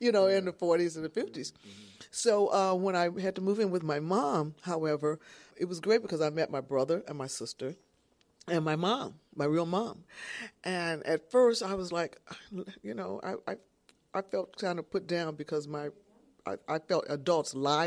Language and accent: English; Detroit, Michigan, United States; No, I grew up in Detroit, Michigan.